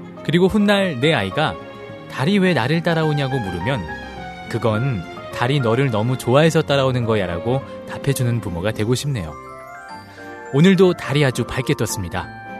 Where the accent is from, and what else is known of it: Seoul, South Korea